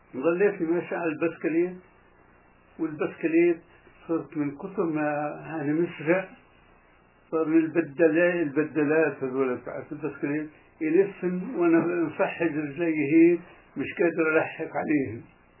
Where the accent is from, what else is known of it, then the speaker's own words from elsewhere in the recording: Kafr Ana, Palestine; فأنا كنت أروح على من قريتنا من كفرعانة للعباسية على بسكليت.